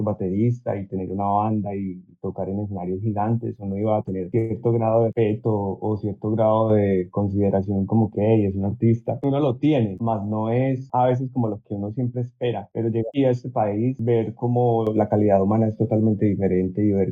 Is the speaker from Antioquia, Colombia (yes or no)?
yes; La Estrella, Antioquia, Colombia; now in Australia; Soy de Medellín, soy de un municipio que se llama La Estrella, en el sur de Medellín.